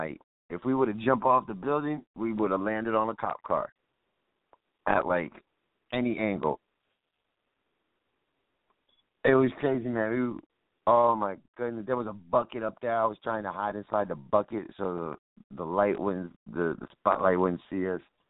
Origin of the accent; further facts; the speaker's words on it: West Palm Beach, Florida, United States; I grew up with him in West Palm Beach, right off of Cherry Road, back there behind Cherry Lane.